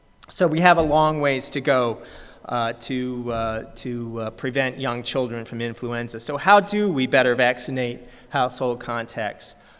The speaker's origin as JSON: {"language": "English", "region": "North Carolina", "country": "United States", "said": "I'm from North Carolina, so I'm not so used to that."}